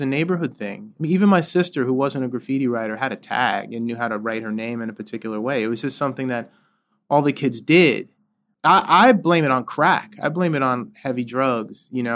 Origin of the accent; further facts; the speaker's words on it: Queens, New York, United States; I could relate to it in that where I grew up in Queens, which the double R train at the time, now it's the N line, it was called the double R